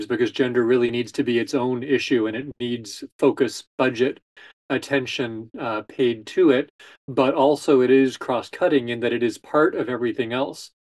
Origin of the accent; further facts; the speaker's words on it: Canada; I come from Canada